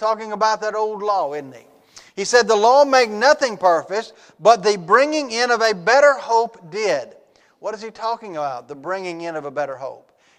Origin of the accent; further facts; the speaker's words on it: Humble, Texas, United States; I remember when I was just a very young boy growing up in Humble, Texas, my family was a part of the Catholic Church at that point